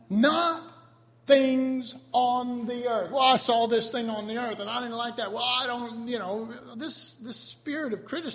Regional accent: Texas, United States; I'm from Texas and it gets hot and stuff, and ponds and tanks, we call them tanks here in Texas

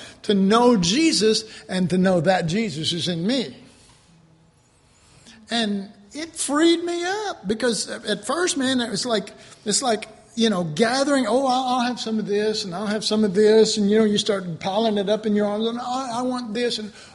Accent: Texas, United States; See, I'm so Texan, I'm not sauntering, I'm not loping along.

